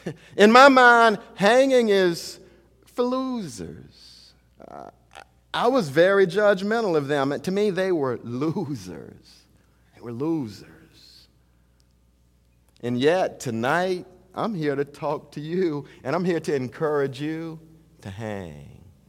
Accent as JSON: {"language": "English", "town": "Elberton", "region": "Georgia", "country": "United States", "said": "I'm from Elberton, Georgia, 2 hours away from him. Elberton is the country. Not a lot going on. We're the granite capital of the world."}